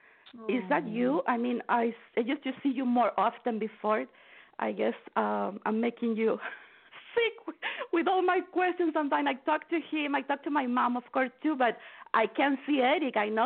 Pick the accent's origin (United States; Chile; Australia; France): Chile; Chile, originally